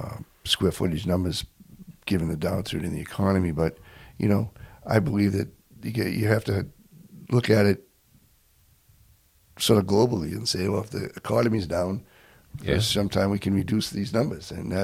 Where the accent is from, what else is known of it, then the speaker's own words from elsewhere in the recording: Dorchester, Massachusetts, United States; I'm a city kid. I'm originally from Dorchester. Mm-hmm. Grew up in Dorchester. I went to the public school system in Boston